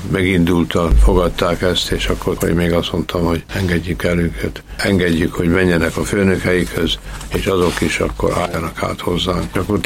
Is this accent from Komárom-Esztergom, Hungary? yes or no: yes; Ács, Komárom-Esztergom, Hungary; egész 45-ig Ácson voltak, és ott is nőttem föl, ott nőttem fel az általános iskolát.